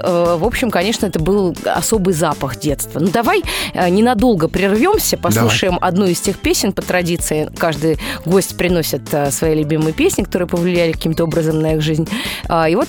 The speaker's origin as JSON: {"language": "Russian", "region": "Moscow", "country": "Russia", "tie": "born there", "said": "я родилась в Москве"}